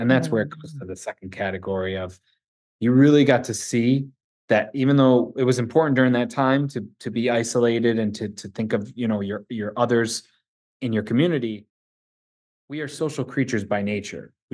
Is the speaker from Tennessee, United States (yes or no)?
no; Buffalo, New York, United States; I'm from Buffalo, right? So I'm a Buffalo Bills fan.